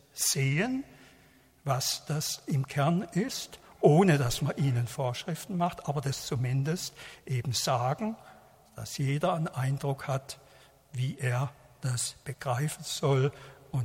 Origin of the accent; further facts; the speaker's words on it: Schiltach, Baden-Württemberg, Germany; Und wie gesagt, ich bin in Schildach aufgewachsen, das hat dazu gehört.